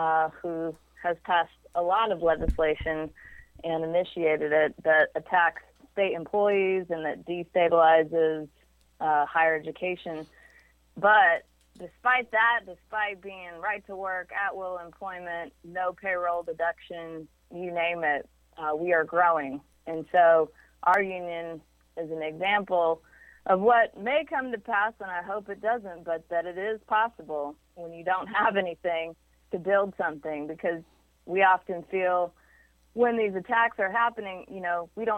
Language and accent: English; Oklahoma City, Oklahoma, United States; Oklahoma City, OKC.